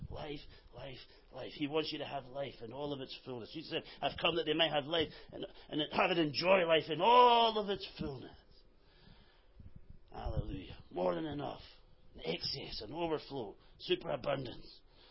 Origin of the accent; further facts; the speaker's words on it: Scotland, United Kingdom; I can say it because I'm Scottish.